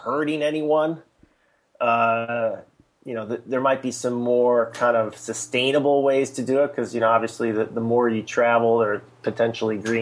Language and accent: English; Midwest, United States; You know, I'm from the Midwest, so that's a little bit weird to say that sort of thing too.